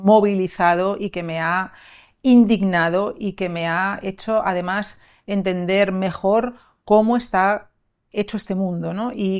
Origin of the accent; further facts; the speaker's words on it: Madrid, Community of Madrid, Spain; born there; now in Mallorca, Spain; nací en Madrid, pero llevo viviendo casi 2 décadas en Mallorca, por lo tanto, además de madrileña, me considero ya mallorquina. Además de llevar aquí casi 20 años